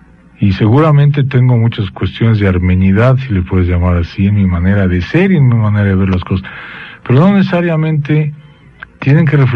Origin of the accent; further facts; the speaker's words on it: Mexico; born there; Yo nací aquí. Y verdaderamente me siento mexicano. Profundamente mexicano.